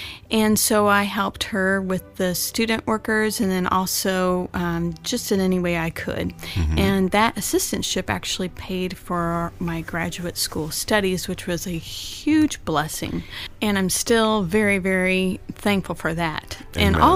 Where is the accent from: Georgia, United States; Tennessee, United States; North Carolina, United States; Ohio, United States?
Tennessee, United States; Memphis; born there; And my parents at the time lived in Horn Lake, Mississippi, and were in ministry, and then I was born in Memphis.